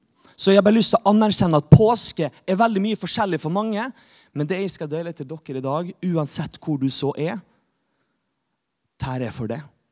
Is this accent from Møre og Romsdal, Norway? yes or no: yes; Molde, Møre og Romsdal, Norway; men jeg veldig glad i Jesus. Og jeg kommer fra Molde.